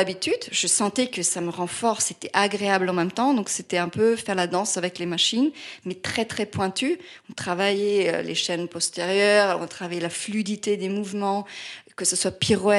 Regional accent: Vienna, Austria; French is a second language; also born or lived in New York; now in Paris, France; En fait, j'étais à New York pendant 13 ans. J'ai grandi à Vienne, Autriche, je suis viennoise, et c'est là où j'ai commencé ma carrière ou mon entraînement de danseuse, d'abord classique et aussi comédie musicale.

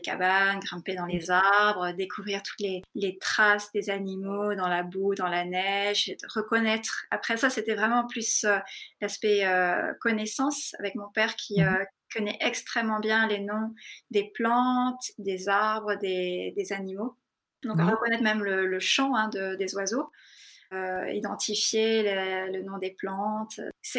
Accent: France; moved away as an adult; also born or lived in Darjeeling, India; je suis partie à 18 ans de France, de l'école de cirque, et j'ai passé donc mes 4 années d'études après le bac dans un monastère à Darjeeling, donc de 18 à 22 ans.

